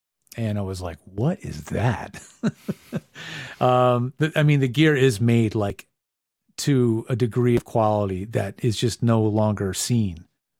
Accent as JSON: {"language": "English", "region": "Pennsylvania", "country": "United States", "tie": "born or raised there", "said": "They're made one by one, by hand, 10 minutes from where I grew up in Pennsylvania."}